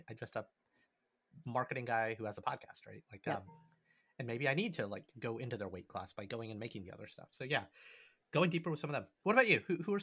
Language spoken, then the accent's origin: English; New York, United States; Not a friend who moved to New York. I'm from New York.